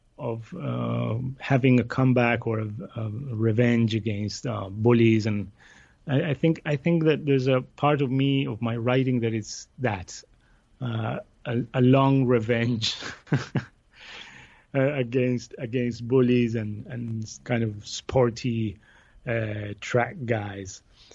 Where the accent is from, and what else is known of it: Buenos Aires, Argentina; born or raised there